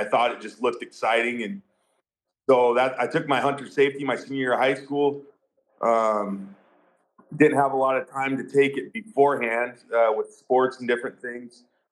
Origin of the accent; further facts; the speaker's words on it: Pacific Northwest, United States; Growing up in the Pacific Northwest, he obviously loved salmon fishing and steelhead fishing